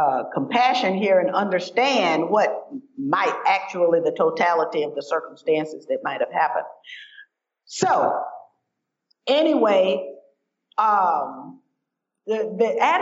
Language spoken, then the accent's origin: English; the South, United States; because as a Southerner, I have seen transformation.